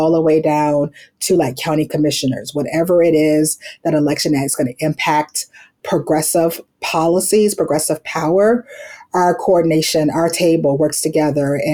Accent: Florida, United States; I started my career in the state legislature in my home state, Florida

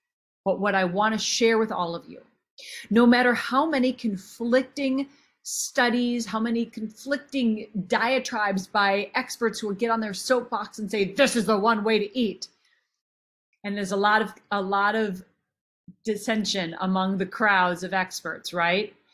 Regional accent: Minnesota, United States; I grew up in Minnesota. Land of the cow.

